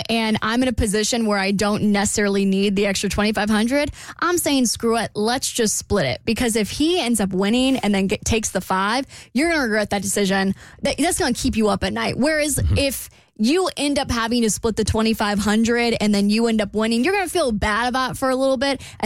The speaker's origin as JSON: {"language": "English", "region": "the South", "country": "United States", "said": "I'm from the South, so I actually know somebody who pretty much had the same dilemma"}